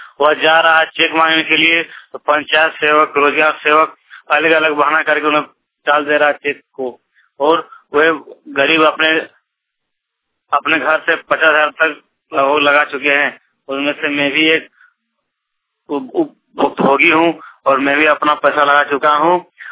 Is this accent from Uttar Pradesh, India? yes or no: no; Udaipur, Jharkhand, India; मैं उदयपुर गांव का रहने वाला हूं, प्रखंड गोविंदपुर, जिला धनबाद।